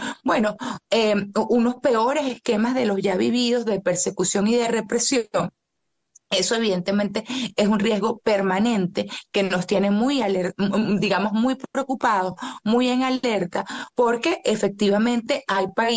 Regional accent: Venezuela; sé que lo somos los venezolanos

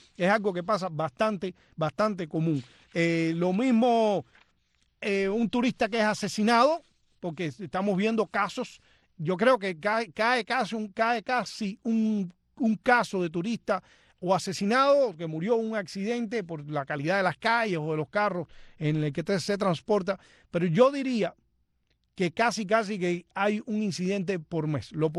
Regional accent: Punta Brava, Havana, Cuba; Yo soy de Punta Brava, pero estudié en La ENA durante mucho tiempo, que estaba en Playa, y entonces también, y tengo muchos amigos ahí de Buenavista

